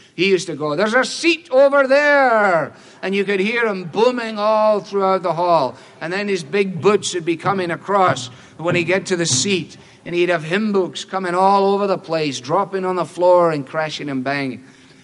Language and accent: English; Glasgow, Scotland, United Kingdom; I told you before that I was brought up in Glasgow. Glasgow was the second city of the British Empire.